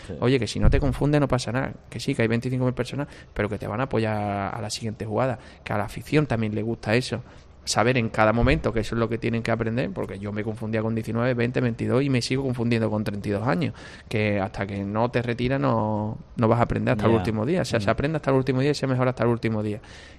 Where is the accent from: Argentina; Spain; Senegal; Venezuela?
Spain; Huelva, Andalusia; No, yo soy de Huelva, pero sí, mi familia mía es de Huelva